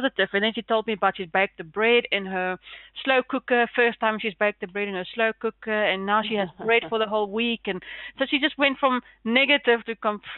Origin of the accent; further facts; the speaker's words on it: South Africa; now in New Zealand; Myself, not being a Kiwi from South Africa, being here 6 months, I know the beauty what this country has.